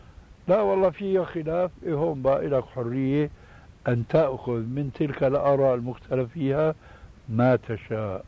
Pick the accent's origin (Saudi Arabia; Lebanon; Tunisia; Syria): Syria; كما يقولون عندنا في الشام